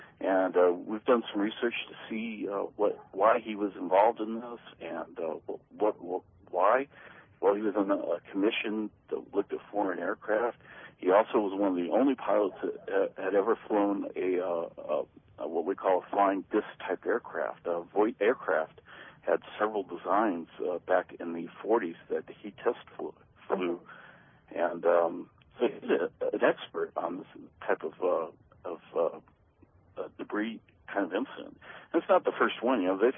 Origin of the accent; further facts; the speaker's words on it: Oklahoma, United States; And I'm investigating a case right here in my hometown here in Oklahoma